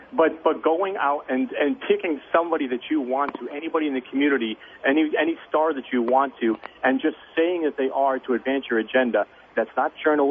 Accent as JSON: {"language": "English", "region": "Massachusetts", "country": "United States", "said": "First of all, I applaud New York State, and I'm from Massachusetts."}